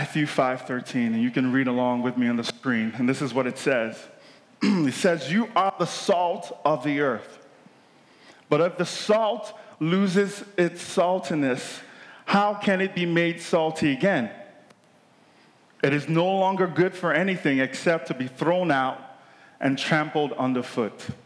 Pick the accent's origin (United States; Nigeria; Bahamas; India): Nigeria; This was in Nigeria, because I grew up in Nigeria